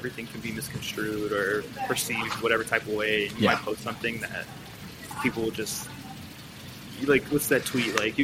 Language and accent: English; Maryland, United States; now in Texas; Like I mentioned, I was growing up in Maryland for a little bit, so Foamposites were a huge thing as well.